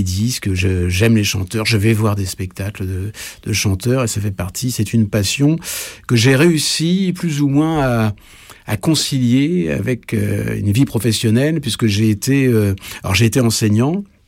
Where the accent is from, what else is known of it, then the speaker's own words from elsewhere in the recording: Paris, Île-de-France, France; Je suis né à Paris, d'ailleurs. Je suis né à l'Hôtel Dieu, au cœur de la capitale. Et donc, je suis un vrai Parisien, même si maintenant, je me promène un petit peu ailleurs.